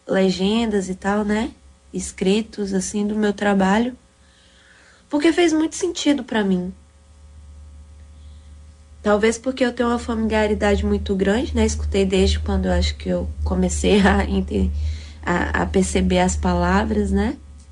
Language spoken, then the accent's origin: Portuguese; Bahia, Brazil; a palavra livusia é uma expressão que a gente utiliza muito lá no interior da Bahia, né? De onde eu vim, de onde eu sou.